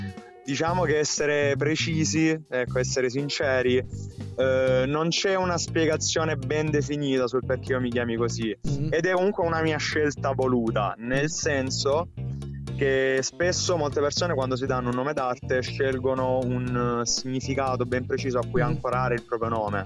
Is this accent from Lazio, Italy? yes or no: no; Squinzano, Apulia, Italy; Fra Lecce e Brindisi, di Squinzano.